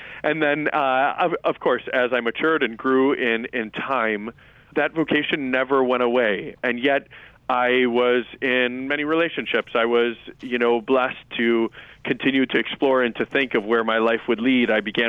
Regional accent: Cleveland, Ohio, United States; As I like to tell folks, I grew up in a little city called Cleveland, Ohio.

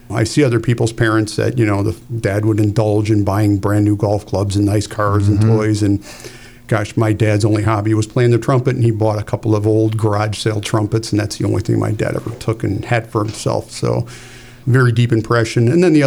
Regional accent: Broadview Heights, Ohio, United States; And I grew up right here in Broadview Heights.

